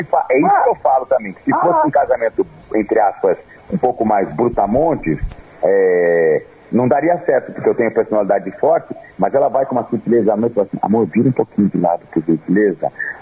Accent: Rio Grande do Sul, Brazil; Sangue gaúcho, já vou pra minha terra.

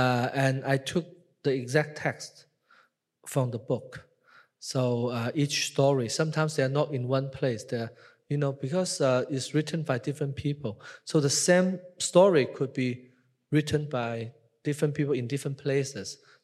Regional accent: China; And of course, I was born and raised in Asia, in China, and spent more time in the West than I was in China.

